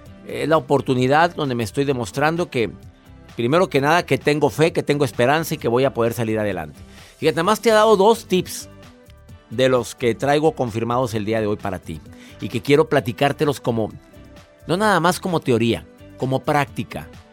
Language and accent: Spanish; Mexico; en mi país, en México